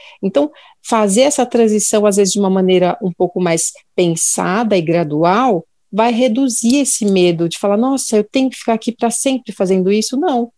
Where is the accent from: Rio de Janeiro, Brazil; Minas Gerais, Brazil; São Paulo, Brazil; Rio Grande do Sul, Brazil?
São Paulo, Brazil; Eu sou de São Paulo, estou morando em São Paulo